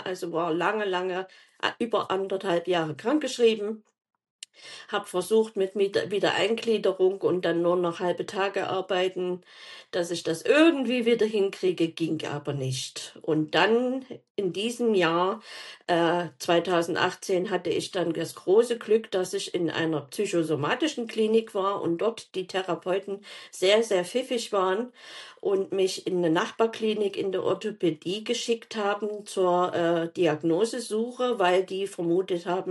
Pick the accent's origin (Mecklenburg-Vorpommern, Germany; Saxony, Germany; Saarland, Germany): Saxony, Germany; Leipzig; born there; Ich bin also gebürtige Leipzigerin, wohne jetzt in einem Vorort und da ist es etwas ruhiger und das auch schon, ich glaube, 15 Jahre.